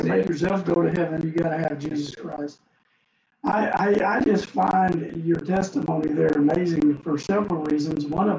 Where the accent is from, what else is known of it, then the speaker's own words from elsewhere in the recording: Florida, United States; Like, I grew up in Florida, but you know, we're still fighting.